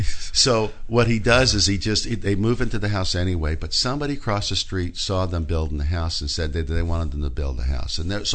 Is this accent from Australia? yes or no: no; Tulsa, Oklahoma, United States; I was raised in Tulsa, and then I got a job in Vietnam with the Army.